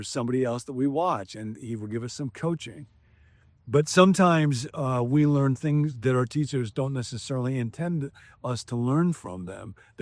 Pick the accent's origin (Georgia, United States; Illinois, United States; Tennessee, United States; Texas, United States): Illinois, United States; Rockford; a guy named Frank from my hometown, Rockford, Illinois, Frank Beach. I grew up at Temple Baptist Church.